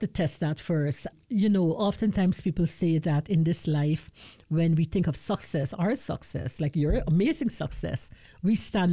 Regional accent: Guyana; I remember years back in my country, I'm from Guyana, South America.

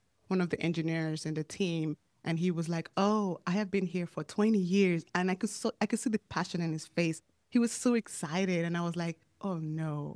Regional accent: Nigeria; back home in my home country, Nigeria

